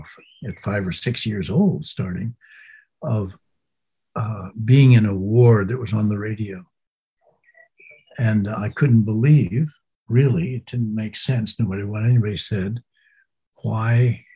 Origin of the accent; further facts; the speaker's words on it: United States; accepting the culture that I grew up in America